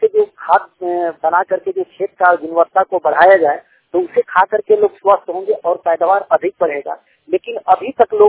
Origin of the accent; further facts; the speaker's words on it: Garhwa, Jharkhand, India; मैं गढ़वा झारखंड से बिलोंग करता हूँ और मैं कृषि कार्य करता हूँ।